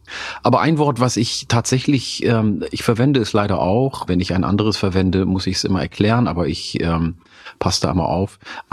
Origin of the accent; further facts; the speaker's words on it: Oromia, Ethiopia; in meiner Heimat, in meiner ursprünglichen Heimat in Oromia, isst man nämlich auch Grünkohl